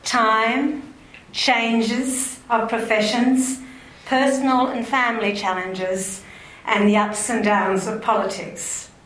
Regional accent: New South Wales, Australia; I am from the Murrumbidgee end of the Wiradjuri territory.

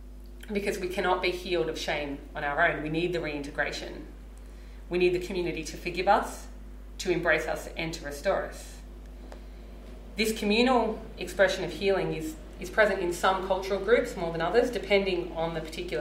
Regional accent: Sydney, New South Wales, Australia; growing up in Western Sydney, I'm definitely familiar with the cultural aspects of shame.

